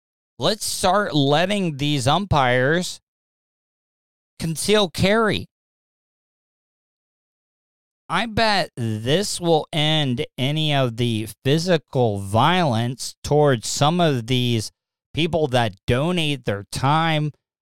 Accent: the South, United States; growing up in the South here, you're kind of at a disadvantage of breaking the stigma of racism

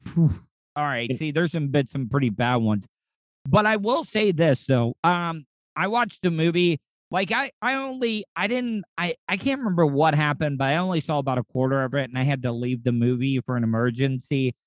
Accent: DeLand, Florida, United States; Growing up in DeLand area, we had the Athens Theater

